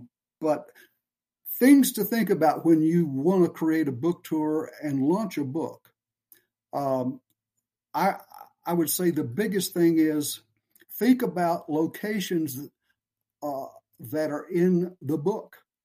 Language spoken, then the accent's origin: English; Cushing, Oklahoma, United States; I launched the book in Cushing, Oklahoma, my hometown, where I graduated high school